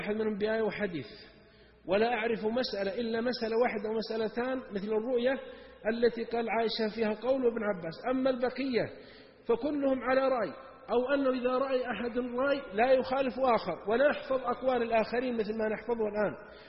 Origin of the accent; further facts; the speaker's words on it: Saudi Arabia; عندنا 8 صحف يومية و9 عندنا في السعودية هنا